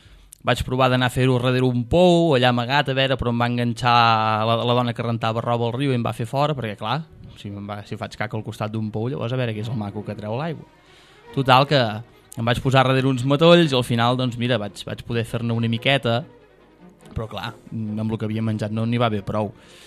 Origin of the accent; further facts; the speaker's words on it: Catalonia, Spain; vaig néixer en una masia recòndita d'aquí de Catalunya. Soc català